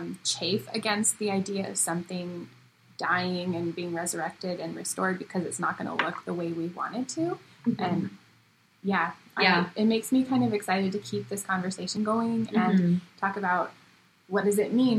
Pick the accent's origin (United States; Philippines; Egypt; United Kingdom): United States; now in Canada; As an American living in Canada